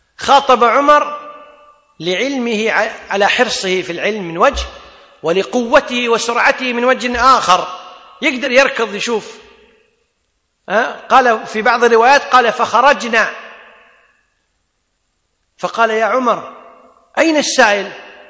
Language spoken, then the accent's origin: Arabic; Kuwait; مثلا والله جلس مجلس التخطيط عندنا في الكويت، قالوا ما في مساحة نبني